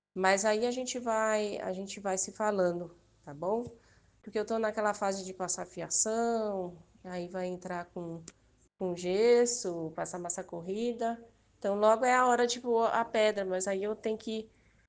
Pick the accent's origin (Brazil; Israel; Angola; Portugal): Brazil; Cotia, São Paulo; porque eu sou de Cotia, né? Então Sorocaba não é tão próximo também para a gente ir aí.